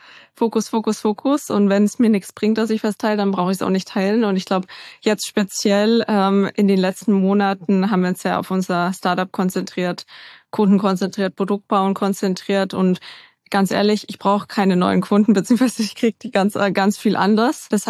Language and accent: German; Bavaria, Germany; Ich komme ungefähr 3 Stunden nördlich von München aus einem kleinen Ort an der Grenze zu Tschechien. Die meisten kennen das nicht. So Hof kennt man vielleicht. Das ist so 45 Minuten westlich von da, wo ich aufgewachsen bin.